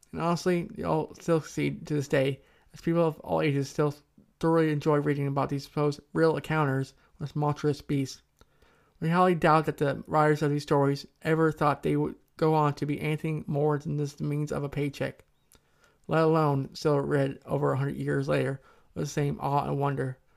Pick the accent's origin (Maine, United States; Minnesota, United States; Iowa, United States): Iowa, United States; headed west, bound for my hometown for a reunion. It was mid-morning and the sun was behind us. The countryside there, like most of central Iowa, is cornfields